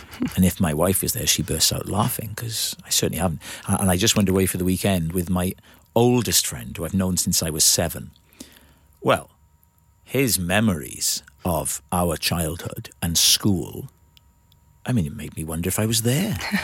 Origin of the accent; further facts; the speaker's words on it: Wales, United Kingdom; I said, I think we come from North Wales.